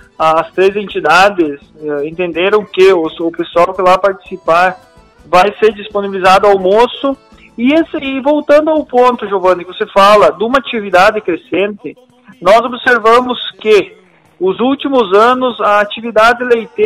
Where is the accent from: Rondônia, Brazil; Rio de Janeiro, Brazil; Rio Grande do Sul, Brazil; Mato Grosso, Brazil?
Rio Grande do Sul, Brazil; Palmitinho; minha terra natal, eu, o município de Palmitinho, onde eu estabeleço a minha residência